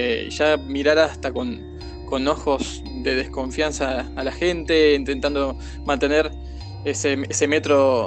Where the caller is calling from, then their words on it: Buenos Aires, Argentina; de Buenos Aires. Tengo la suerte de poder trabajar desde casa.